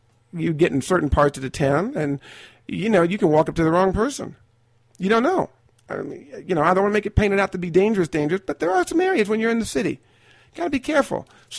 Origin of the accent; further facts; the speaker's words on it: Kentucky, United States; You know, I remember when I grew up in Kentucky.